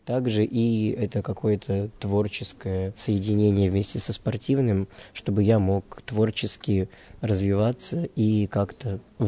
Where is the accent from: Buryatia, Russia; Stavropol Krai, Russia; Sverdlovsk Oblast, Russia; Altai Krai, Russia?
Sverdlovsk Oblast, Russia; Yekaterinburg; Я из Екатеринбурга.